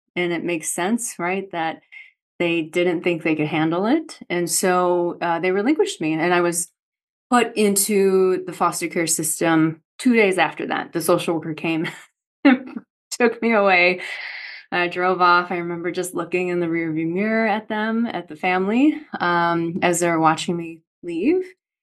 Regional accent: Midwest, United States; born or raised there; also born or lived in South Korea

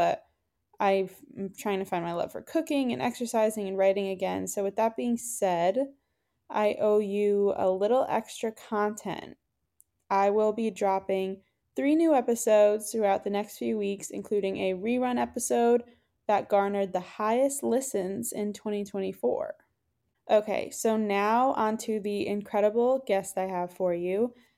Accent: Connecticut, United States; I'm from Connecticut.

